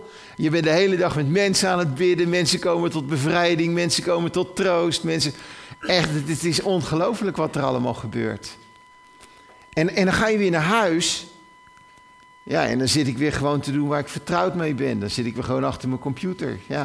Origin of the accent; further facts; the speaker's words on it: Rotterdam, South Holland, Netherlands; now in Groningen, Netherlands; Hoe kan het nou toch dat ik als Rotterdammer in één keer Gronings kan verstaan? Hoe is het mogelijk? Omdat ik hier al 22 jaar woon.